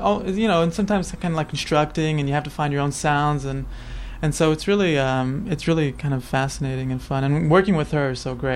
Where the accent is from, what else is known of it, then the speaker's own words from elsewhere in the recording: Rio de Janeiro, Brazil; Yeah, I'm originally from Rio, so that's kind of where we come from.